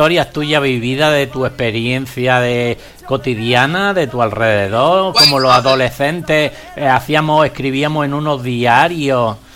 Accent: Granada, Andalusia, Spain; yo soy andaluz también, de Granada

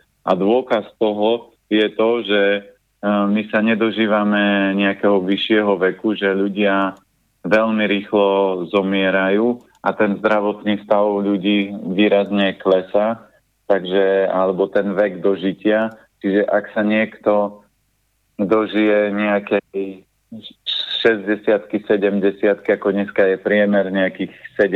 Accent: Tvrdošín, Žilina Region, Slovakia; also born or lived in Trstená; ja som konkrétne z Tvrdošina, čiže v Trstenej som sa narodil, čiže Tvrdošin je kúsok od Trstenej, to je pár kilometrov

